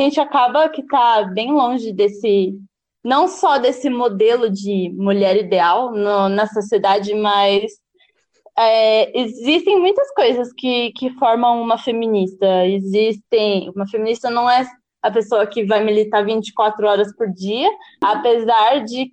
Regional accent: Jacareí, São Paulo, Brazil; eu sou jornalista e moro em São Paulo. Mas eu sou do interior da cidade de Jacareí, então não estranho o sotaque.

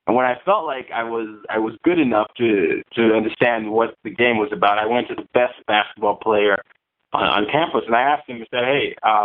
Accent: Nigeria; I'm Nigerian. I grew up in 5 countries and 4 continents, and that was because of my dad's job.

